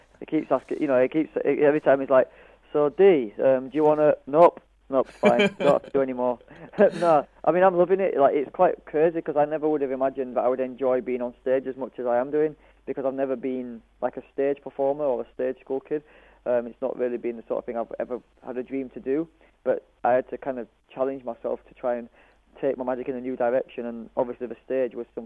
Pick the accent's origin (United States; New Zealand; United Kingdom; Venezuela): United Kingdom; Bradford, Yorkshire and the Humber; You know, I'm from Bradford